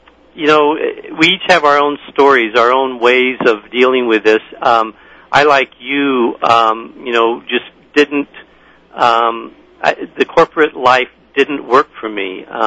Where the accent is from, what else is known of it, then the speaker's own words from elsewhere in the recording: Miami, Florida, United States; I grew up in Miami, Florida, and got my first job when I was a senior in high school, and, you know, Miami is very hot and humid